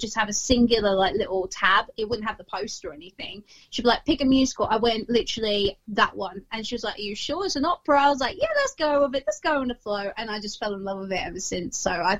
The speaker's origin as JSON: {"language": "English", "town": "Bermondsey", "region": "London", "country": "United Kingdom", "lives_now": "Horsham, United Kingdom", "said": "I am 28 years old, and I am originally from Bermondsey in London, but now I live in West Sussex in Horsham."}